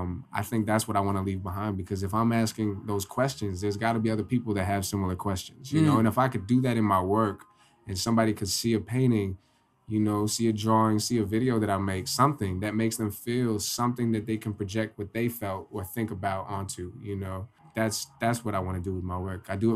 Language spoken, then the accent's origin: English; Poughkeepsie, New York, United States; I'm from Poughkeepsie.